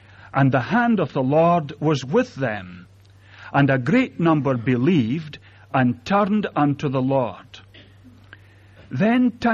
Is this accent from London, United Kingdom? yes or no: no; Ayr, Scotland, United Kingdom; now in Falkirk, United Kingdom; As Andrew has said, I come from Ayr, and I have been now for some years in Falkirk.